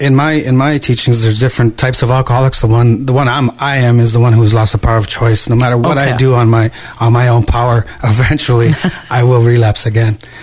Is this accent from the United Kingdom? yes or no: no; Garden River, Ontario, Canada; now in Quebec, Canada; I'm an Ojibwe from Garden River, Ontario. I've been in Quebec now for the past 18 years or so